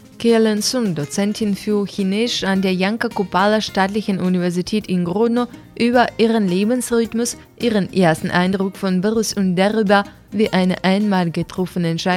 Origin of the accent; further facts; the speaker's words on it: Weifang, Shandong, China; German is a second language; now in Germany; Ich komme aus der Stadt Weifan in der Provinz Shandong. Unsere Stadt ist als wichtiges Zentrum der Landwirtschaft bekannt.